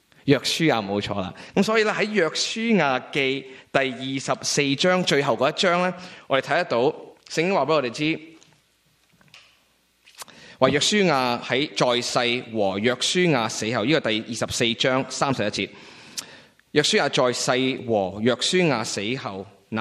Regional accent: China; 那我们其实想回作为中国人，中国人呢

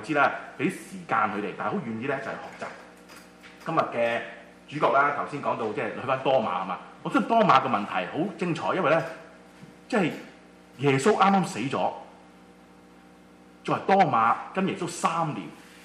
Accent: China; 在我們中國人眼中呢，即是都挺大逆不道，是吧？

